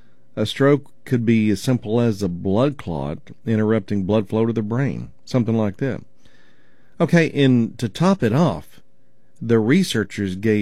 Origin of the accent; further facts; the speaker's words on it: Oklahoma, United States; I remember when I grew up in Oklahoma